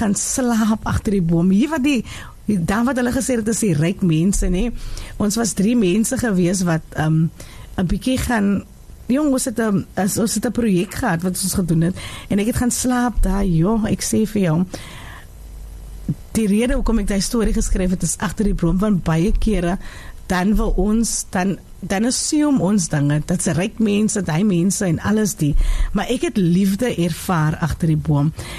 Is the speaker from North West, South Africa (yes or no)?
no; Wellington, Western Cape, South Africa; ek is van Wellington. En jy weet, ek bly daar in die wel tevrede in die rural areas, nee, en in die main road, langsam wel tevrede, is mos die klomp bome van Diemorsfontein.